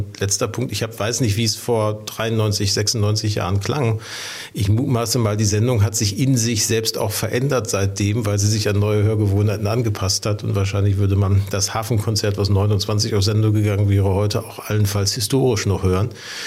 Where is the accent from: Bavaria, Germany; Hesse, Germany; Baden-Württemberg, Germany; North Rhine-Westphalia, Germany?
North Rhine-Westphalia, Germany; Also wie gesagt, ich bin im Ruhrgebiet groß geworden.